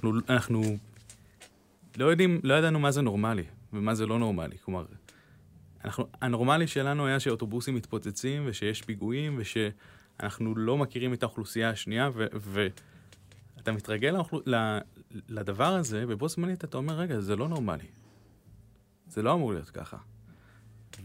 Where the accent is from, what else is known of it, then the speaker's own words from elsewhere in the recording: Jerusalem, Jerusalem District, Israel; אני גדלתי בירושלים... הייתי ילד באזור גיל בין 7-10 בתקופה של האינתיפאדה השנייה